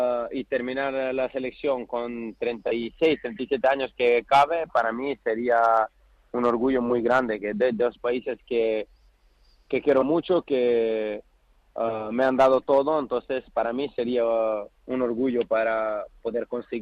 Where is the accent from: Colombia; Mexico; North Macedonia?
North Macedonia; Spanish is a second language; now in Spain; yo soy de Macedonia, de un barrio mucho más humilde que Vallecas, mucho mucho peor barrio que Vallecas.